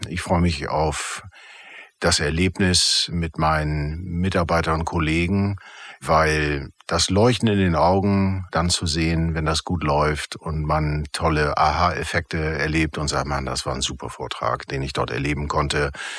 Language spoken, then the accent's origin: German; Hamburg, Germany; now in Cologne, Germany; ich komme ja aus Hamburg